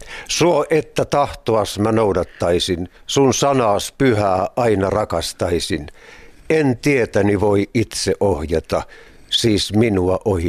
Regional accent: Ylistaro, South Ostrobothnia, Finland; Mä olen syntyisin perinteistä suomalaista körttikodista Ylistaron Untamalan kylältä Etelä-Pohjanmaalta.

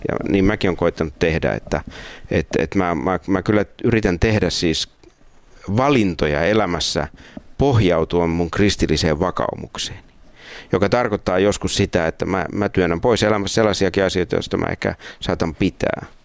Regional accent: Seinäjoki, South Ostrobothnia, Finland; also born or lived in Pihtipudas / Pieksämäki; mä oon syntynyt Pihtiputaalla ja sitten isä oli silloin pastorina ensin tuolla Pieksämäellä, tai saarnaaja hän oli silloin. Mutta sitten vuonna 70 taisi olla se siirtyminen Seinäjoelle, jolloin hän meni sinne saarnaajaksi, sieltä mulla on ensimmäiset muistikuvat.

